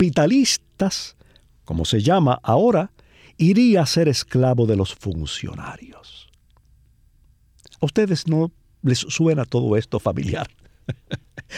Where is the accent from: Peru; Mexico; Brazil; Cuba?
Cuba